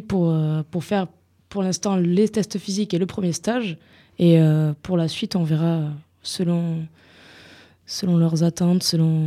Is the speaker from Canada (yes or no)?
no; Pau, Nouvelle-Aquitaine, France; now in Montpellier, France; Ça fait 2 ans que je suis sur Montpellier. Je suis originaire de Pau.